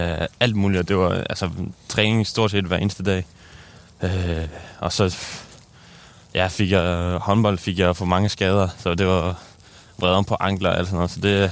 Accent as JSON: {"language": "Danish", "town": "Copenhagen", "region": "Capital Region of Denmark", "country": "Denmark", "said": "der hvor jeg kommer fra, hedder Østerbro."}